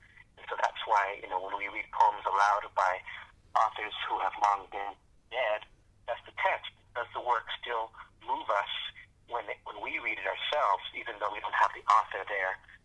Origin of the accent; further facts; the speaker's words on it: San Francisco, California, United States; because I grew up in San Francisco, my mother was in San Francisco, I was in Berkeley